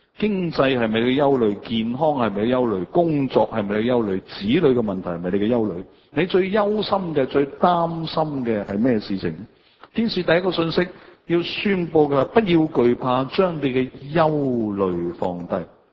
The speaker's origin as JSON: {"language": "Cantonese", "country": "Hong Kong"}